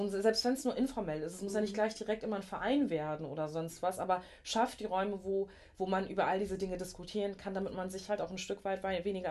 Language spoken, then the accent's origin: German; Schleswig-Holstein, Germany; ja, sowas gibt es in Berlin, aber nicht bei uns in Schleswig-Holstein.